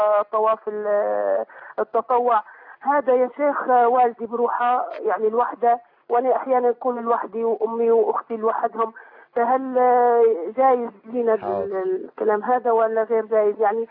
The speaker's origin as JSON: {"language": "Arabic", "country": "Libya", "said": "أنا من ليبيا يا شيخ"}